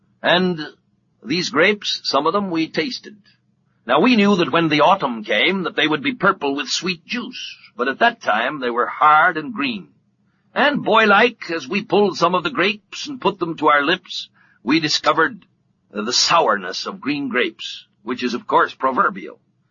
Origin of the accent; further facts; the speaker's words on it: California, United States; When I was a small boy, I was brought up in California